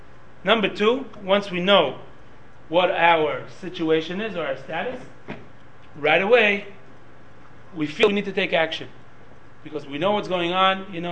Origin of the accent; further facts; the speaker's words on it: Israel; English is a second language; sorry about my English, I was born and raised here in Israel, so.